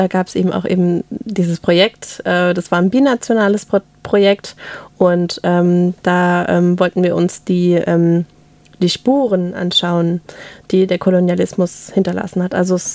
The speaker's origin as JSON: {"language": "German", "town": "Reutlingen", "region": "Baden-Württemberg", "country": "Germany", "tie": "born or raised there", "said": "ich bin ja Reutlingerin, aufgewachsen in Reutlingen und so."}